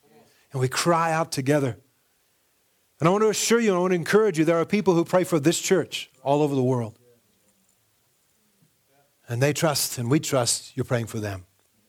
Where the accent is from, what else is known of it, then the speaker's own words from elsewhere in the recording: United States; But again, especially in our culture, being an American, I can say it, we don't pray enough.